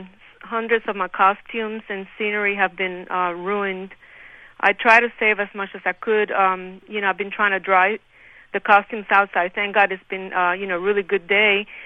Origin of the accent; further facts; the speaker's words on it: Cuba; I'm from Cuba, and we're like very strong people